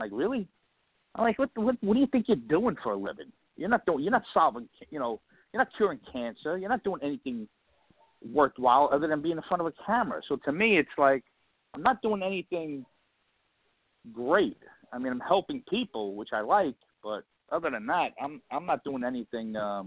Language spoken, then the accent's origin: English; Brooklyn, New York, United States; I'm just a regular guy, born and raised in Brooklyn, came up on the streets. I was raised very poor.